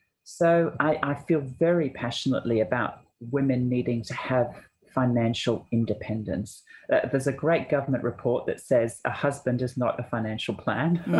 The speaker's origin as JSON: {"language": "English", "country": "Australia", "said": "But we as Australian women are more attracted to the macho version."}